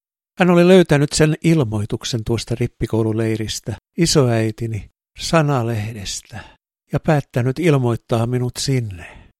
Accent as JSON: {"language": "Finnish", "town": "Turku", "region": "Southwest Finland", "country": "Finland", "tie": "born or raised there", "said": "Ja myöhemmin sain sitten kotiseudullani Turussa"}